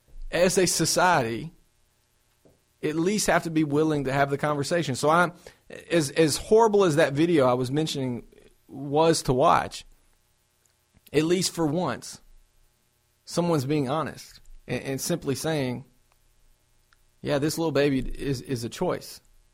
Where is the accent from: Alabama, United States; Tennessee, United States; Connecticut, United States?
Tennessee, United States; now in Knoxville, United States; My hometown in Marshall County in Tennessee, there's a pregnancy center in Lewisburg